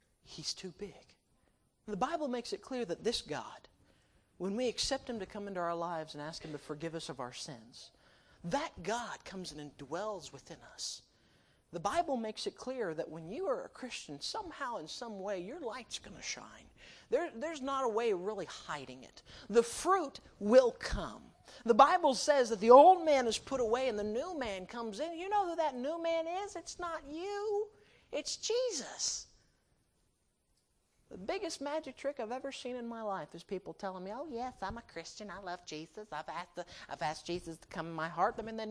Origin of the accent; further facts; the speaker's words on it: Hillsboro, Ohio, United States; When I was growing up, I grew up in Hillsboro, Ohio, and I was at a church there